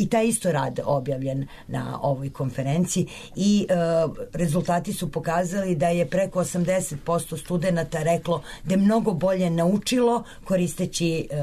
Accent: Serbia; ja mislim, iz Srbije smo mi možda i jedini autori koji pišu i rade za tu konferenciju već petu godinu za redom

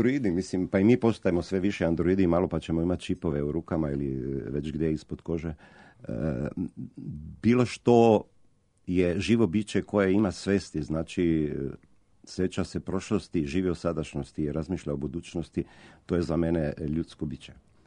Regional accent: Maribor, Slovenia; Croatian is a second language; onda sam se selio u Maribor, moj rodni grad

